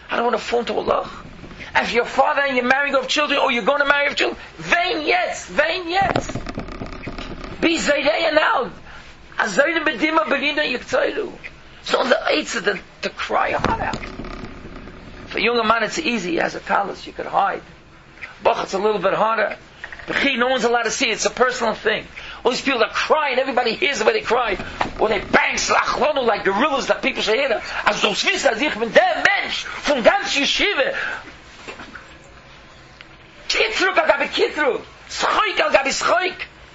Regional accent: Queens, New York, United States; also born or lived in Williamsburg; I was born glad in Williamsburg, but I was a Queens boy.

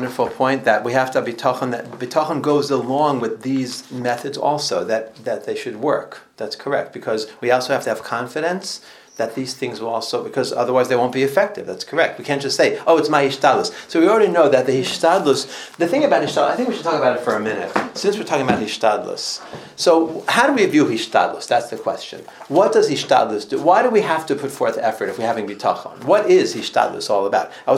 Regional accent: New York, United States; I grew up in New York, so we're always paying tolls on the thruway, you know, 87.

